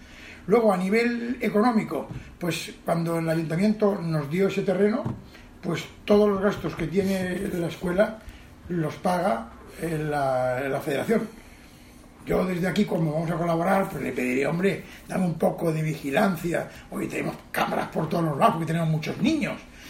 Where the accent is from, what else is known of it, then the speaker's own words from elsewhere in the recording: Alicante, Valencian Community, Spain; yo no soy de Elche, soy de Alicante